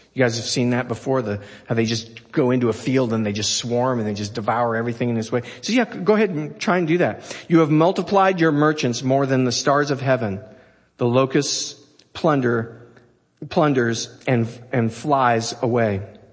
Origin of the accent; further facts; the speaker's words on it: Scotland, United Kingdom; I am Scottish